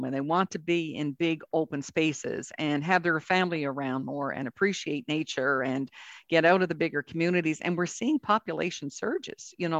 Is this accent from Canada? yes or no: yes; Newfoundland and Labrador, Canada; I'm from Western Newfoundland and Labrador, a beautiful riding. It's called the Long Range Mountains.